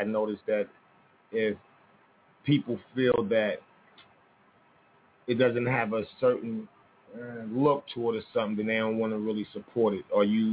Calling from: Atlanta, Georgia, United States; I'm calling from the Future Inc. I'm in Atlanta, Georgia right now.

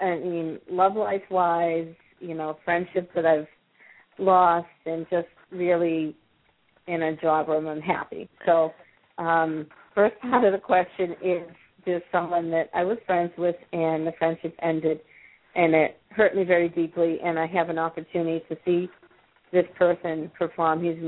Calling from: Everett, Massachusetts, United States; I'm calling from Everett.

